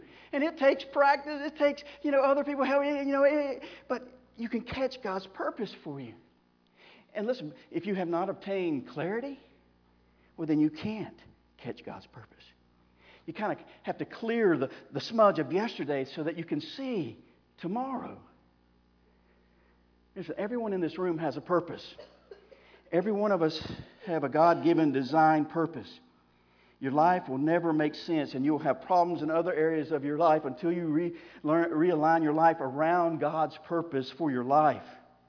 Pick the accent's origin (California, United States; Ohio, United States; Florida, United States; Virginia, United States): Florida, United States; it wasn't a mountain, it was like a hill, but I'm from Florida, right? So it was a mountain.